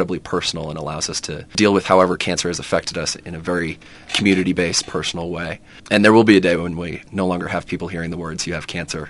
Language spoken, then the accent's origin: English; Boston, Massachusetts, United States; no matter, you know, if it's in my hometown of Boston or here in Soweto